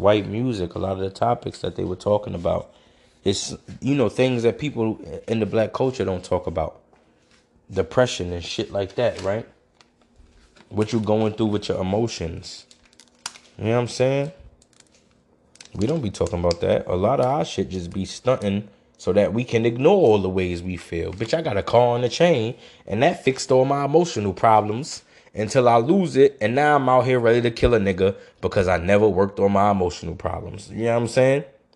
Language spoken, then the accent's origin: English; Brooklyn, New York, United States; as a child, I grew up in Brooklyn and I'm black, so nobody was listening to this music.